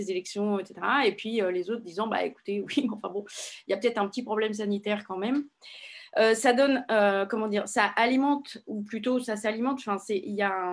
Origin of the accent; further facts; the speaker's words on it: Paris, Île-de-France, France; Et je suis parisienne.